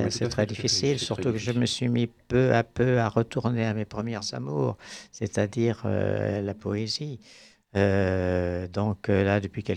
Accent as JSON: {"language": "French", "town": "Poitiers", "region": "Nouvelle-Aquitaine", "country": "France", "said": "J'allais dans l'atelier d'écriture à Poitiers, parce que je suis de Poitiers"}